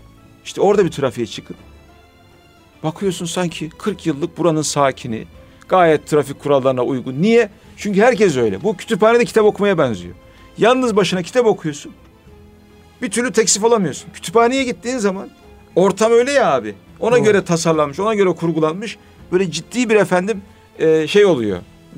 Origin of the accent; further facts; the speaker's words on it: Vezirköprü, Samsun, Turkey; Ben Vezir Köprülüyüm.